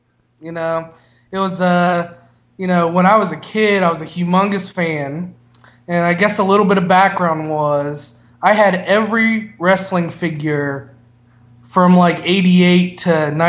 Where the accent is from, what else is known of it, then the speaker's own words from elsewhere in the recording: Ohio, United States; We're from Southeast Ohio originally. We both live in Georgia now.